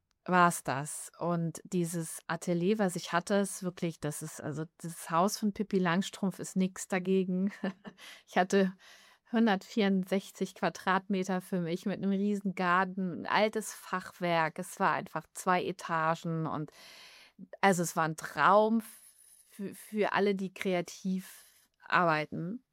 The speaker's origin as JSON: {"language": "German", "region": "Hamburg", "country": "Germany", "tie": "born or raised there", "moved": "yes", "said": "zu Hause in Hamburg nochmal war, zu Besuch in meiner alten Heimat."}